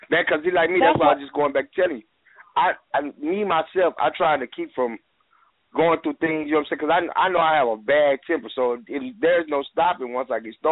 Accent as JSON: {"language": "English", "town": "Dallas", "region": "Texas", "country": "United States", "tie": "born or raised there", "said": "And one of my partners, Sandman, that I grew up with in East Dallas"}